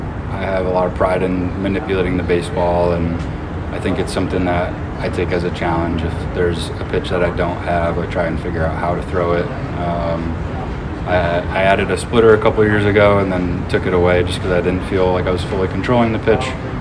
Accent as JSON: {"language": "English", "region": "New England", "country": "United States", "tie": "born or raised there", "said": "Yeah, I grew up in New England."}